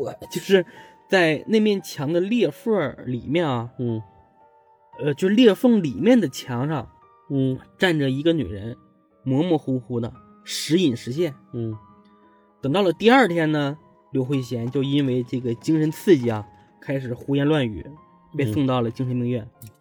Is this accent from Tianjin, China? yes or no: yes; Tianjin, China; 蓟县离我家就很近了，离我老家就很近了，